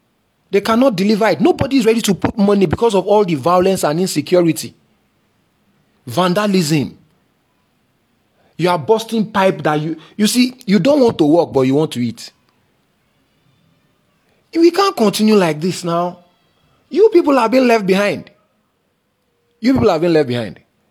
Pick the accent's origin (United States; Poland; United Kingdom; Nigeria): Nigeria; I can decide to settle down there now, settle down in Enugu, settle. That is what my right as a Nigerian gives me.